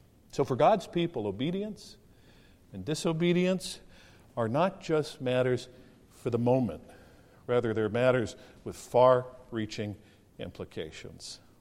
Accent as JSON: {"language": "English", "town": "Los Angeles", "region": "California", "country": "United States", "tie": "born or raised there", "said": "I grew up in Los Angeles, and I was a devoted fan of the NFL Rams."}